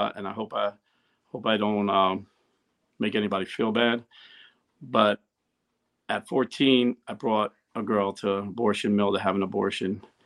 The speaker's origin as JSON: {"language": "English", "region": "New Jersey", "country": "United States", "tie": "born or raised there", "said": "You know, I grew up in Jersey. I don't trust anybody."}